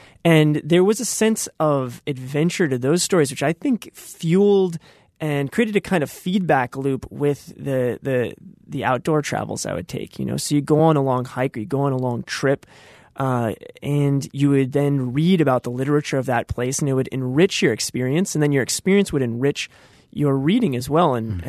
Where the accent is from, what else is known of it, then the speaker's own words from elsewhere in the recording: Illinois, United States; I certainly didn't feel fixed to my hometown in Illinois, and I didn't feel fixed to my town where I went to college.